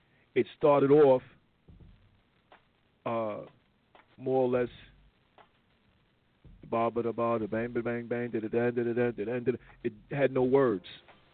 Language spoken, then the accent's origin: English; New York, United States; I am from New York originally, and I know a little bit about rap